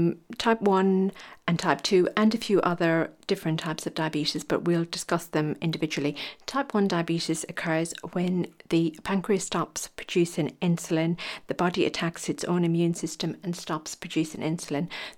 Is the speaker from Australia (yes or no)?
no; Ireland; moved away as an adult; And when I came over from Ireland in 1990, there were lots of other young Irish nurses who came over to do their training